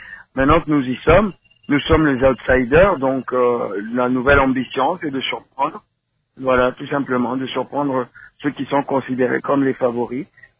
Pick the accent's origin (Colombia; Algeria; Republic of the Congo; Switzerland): Republic of the Congo; Donc déjà, en tant que Congolais, c'est une grande fierté d'être là aujourd'hui.